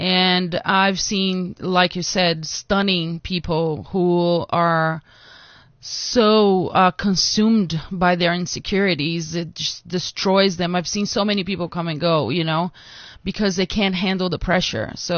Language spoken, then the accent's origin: English; Amazon, Brazil; also born or lived in Rio de Janeiro; Well, I moved, like I was saying, I was born in Rio, but I grew up in the Amazon.